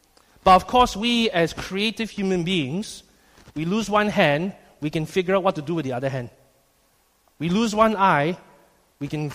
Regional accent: Malaysia; because in Boys Brigade Malaysia, we have a uniform part that distinguishes us of being a Malaysian.

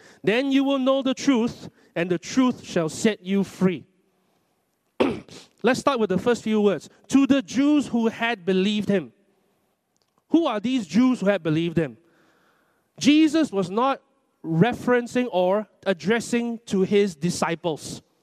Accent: Selangor, Malaysia; yes, I am Malayan. Yes, I am from Selangor.

